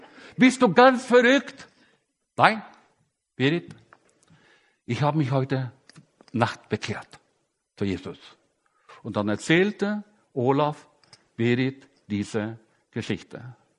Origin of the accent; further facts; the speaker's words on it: Norway; German is a second language; now in Germany; Ich bin ja ein Norweger und ich lebe schon sehr viele Jahre hier in Deutschland.